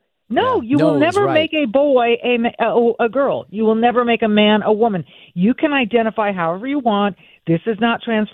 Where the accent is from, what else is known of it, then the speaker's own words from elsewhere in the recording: California, United States; moved away as an adult; now in Minnesota, United States; the state of Minnesota, I've lived here for 30 years. I was not raised here. I was raised in California, but I wanted to go to a much more leftist state, so I came to Minnesota.